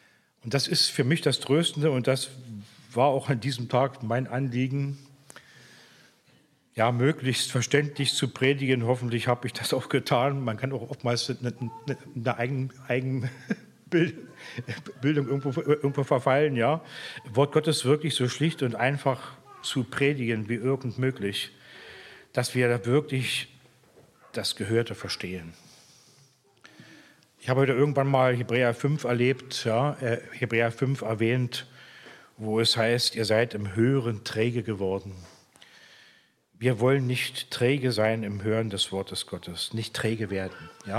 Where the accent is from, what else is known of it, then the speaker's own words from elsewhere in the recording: Germany; spart euch Englisch, ja, wir sind Deutsche, wir haben eine schöne Muttersprache, ja.